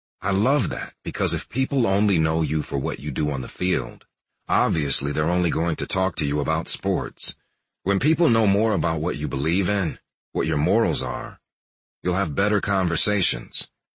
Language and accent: English; Houston, Texas, United States; Bernie's people saw me on television wearing his hat and knew I was from Houston, so they tracked down my dad's number